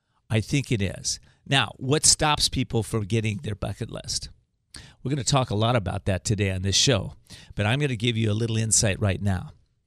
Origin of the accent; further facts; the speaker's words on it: Whittier, California, United States; my middle-class family that grew up, I grew up in Whittier, California, and we were religious people, but we weren't spiritual people.